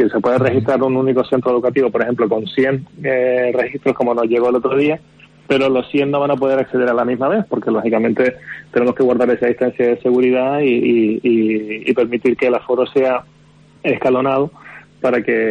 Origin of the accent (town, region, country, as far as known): Canary Islands, Spain